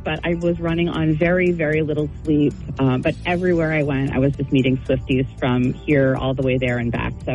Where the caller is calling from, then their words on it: Kittery, Maine, United States; from Kittery.